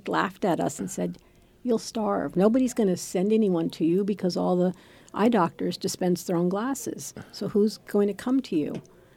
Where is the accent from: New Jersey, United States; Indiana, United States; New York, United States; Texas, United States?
New Jersey, United States; now in Santa Barbara, United States; And I came here from New Jersey, sight unseen, when I applied to graduate schools.